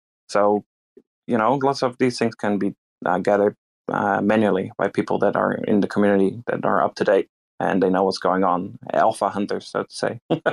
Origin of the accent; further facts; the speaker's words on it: Netherlands; moved away as an adult; now in New Zealand; I'm from Holland, but … I'm a Dutchie, but I live in New Zealand for the past 6 years.